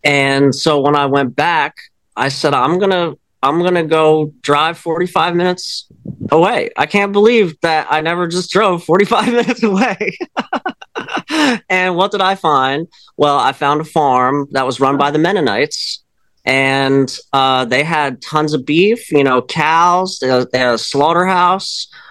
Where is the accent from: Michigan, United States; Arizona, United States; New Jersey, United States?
New Jersey, United States; I grew up partly in New Jersey